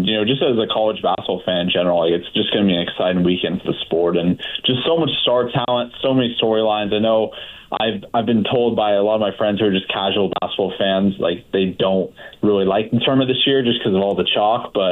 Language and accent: English; Sacramento, California, United States; I grew up in Sacramento, so there wasn't really, like, NorCal college basketball wasn't really a huge deal.